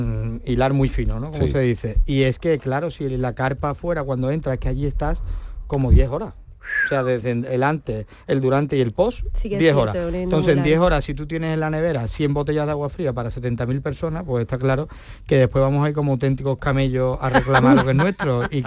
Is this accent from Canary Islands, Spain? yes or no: no; Seville, Andalusia, Spain; soy de Sevilla, pero a Sevilla hay que saber conocerla